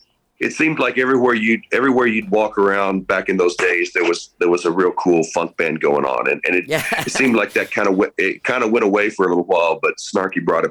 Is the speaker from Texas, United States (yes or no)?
yes; Corpus Christi, Texas, United States; now in North Texas, United States; Oh, I don't know. Corpus Christi.